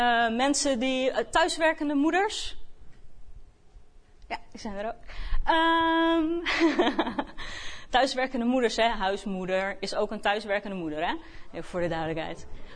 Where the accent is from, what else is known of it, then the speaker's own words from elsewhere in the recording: Amsterdam, North Holland, Netherlands; now in Haarlem, Netherlands; Ik kom zelf oorspronkelijk uit Amsterdam. Ik woon nu 3 jaar in Haarlem.